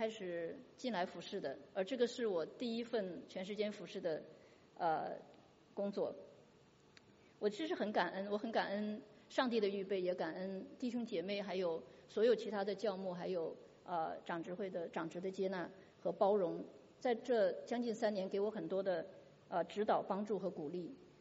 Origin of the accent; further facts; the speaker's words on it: China; 因为我是从中国来的，我真的习惯说话很快